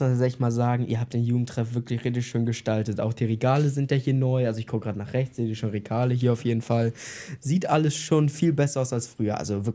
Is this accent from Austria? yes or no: no; Dassendorf, Schleswig-Holstein, Germany; ich komme aus Dassendorf. Sorry, bin 15 Jahre alt.